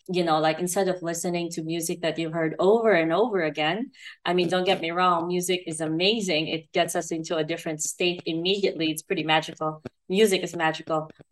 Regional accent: Philippines; English is a second language; So I speak English as a second language. I grew up in the Philippines. For those who don't know, I'm Filipina. Although my latest ancestry test, DNA test, showed that I was like 65% Chinese, 12% Vietnamese, and 12% Filipina.

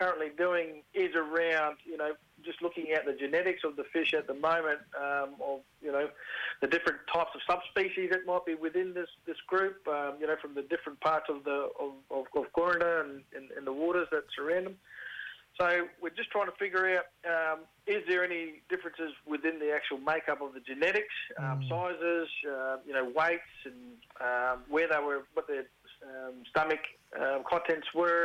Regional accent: South Australia, Australia; I'm from the Narunga Nation, which is down in South Australia, about 160 k's northwest of Adelaide.

